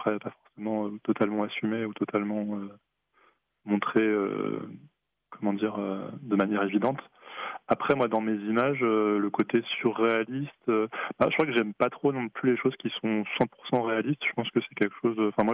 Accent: France; je pense, en tant que français

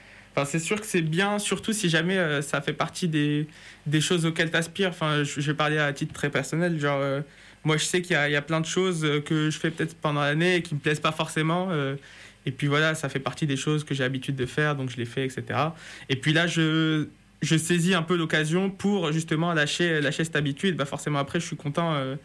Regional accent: Morocco; born there; moi, je suis né au Maroc

